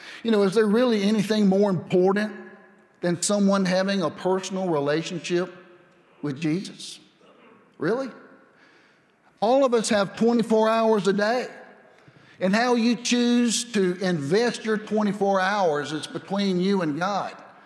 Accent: Cairo, Georgia, United States; now in New Orleans, United States; I'm from Cairo, Georgia, and I'm now living in New Orleans, Louisiana. That's a bit of a change for me

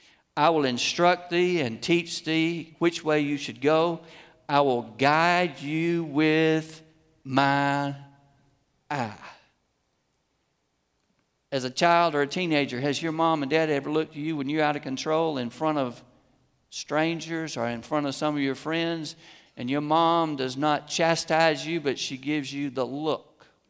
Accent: Augusta, United States; When I grew up in Augusta, we had a house with a closed floor plan.

